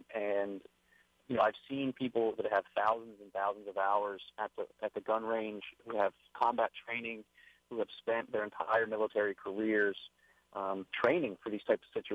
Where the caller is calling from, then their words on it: Kaneohe, Hawaii, United States; I'm calling from Kaneohe.